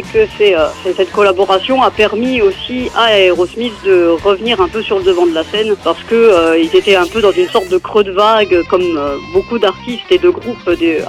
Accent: Grand Est, France; à 60 bornes de ma ville natale.

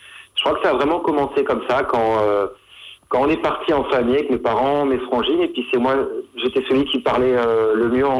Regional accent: Grand Est, France; parce que je suis lorrain, quoi, d'origine.

